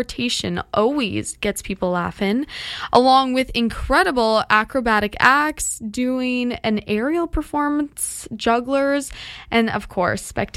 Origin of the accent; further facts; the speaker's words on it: Kingston, Ontario, Canada; But as I've mentioned before in the show, I was born and raised right here in Kingston, so buskers have always really been a part of my summer